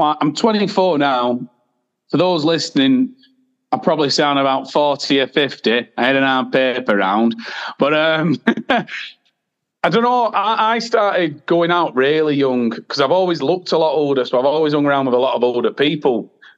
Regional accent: Bolton, North West England, United Kingdom; I'm from Bolton. I live in Bolton as well, Bolton born and bred.

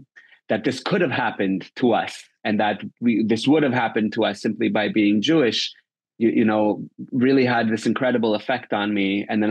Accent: Thornhill, Ontario, Canada; But growing up in Thornhill, even though there were so many Jews around me, I still always felt very different.

